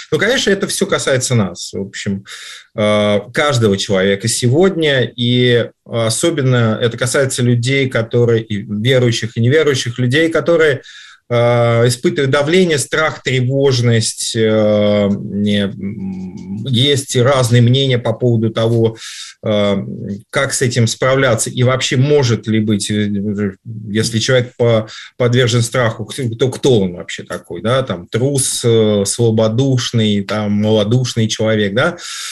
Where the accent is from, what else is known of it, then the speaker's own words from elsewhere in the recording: Moscow Oblast, Russia; Я, правда, Московская область, но все-таки считается, что мы из Москвы.